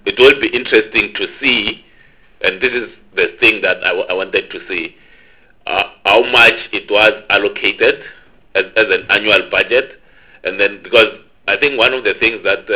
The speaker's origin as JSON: {"language": "English", "region": "Limpopo", "country": "South Africa", "said": "I'm from Limpopo myself."}